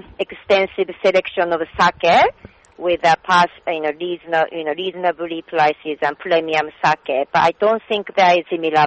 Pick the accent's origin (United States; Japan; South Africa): Japan; Fukuoka; And then I'm also from Fukuoka as well.